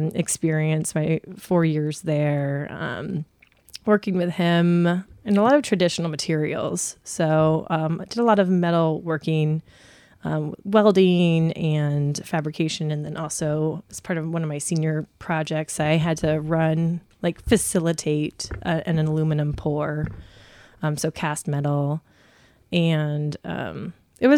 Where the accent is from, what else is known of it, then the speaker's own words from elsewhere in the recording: Hilton Head Island, South Carolina, United States; also born or lived in Florida; I was born in Florida, mm-hmm. and lived there until I was 8. Then we moved to Hilton Head Island, actually.